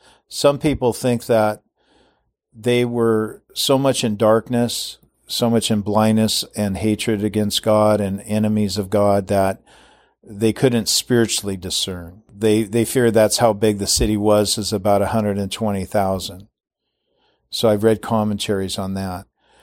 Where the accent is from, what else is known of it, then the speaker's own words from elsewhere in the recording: Everett, Washington, United States; Years ago in my hometown, Everett, Washington, I'm driving on the freeway there.